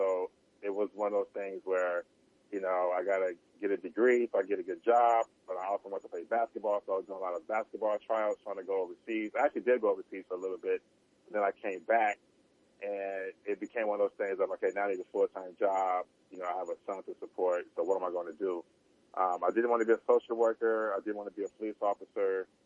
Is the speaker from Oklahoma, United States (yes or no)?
no; Compton, California, United States; I grew up in Compton, so I was creative and trying to survive